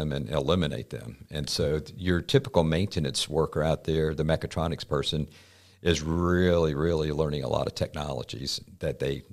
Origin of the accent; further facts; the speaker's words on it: Alabama, United States; Well, like you, I was born and raised in Alabama and worked my way through college.